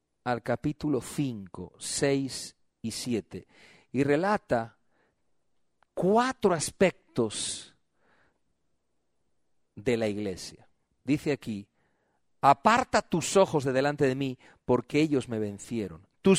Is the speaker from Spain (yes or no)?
yes; Spain; Yo reconozco que somos los españoles muy quejicas